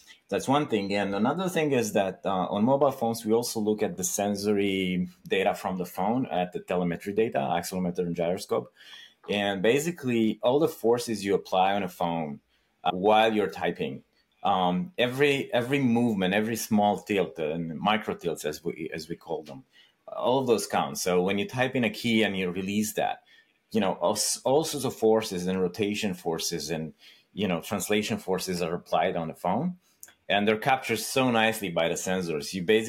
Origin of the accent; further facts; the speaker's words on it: Romania; I'm from Romania originally, so it's Europe.